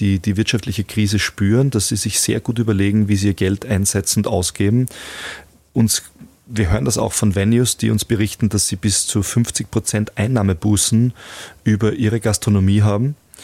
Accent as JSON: {"language": "German", "region": "Styria", "country": "Austria", "tie": "born there", "said": "Ich bin ja selber gebürtiger Steirer und Halbsteirer, meine Mutter ist Steirerin, also ich habe da einen absoluten Bezug zur Steiermark"}